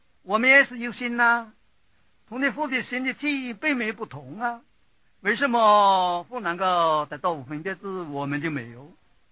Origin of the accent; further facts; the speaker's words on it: China; 我们是中国人的根性是可以达成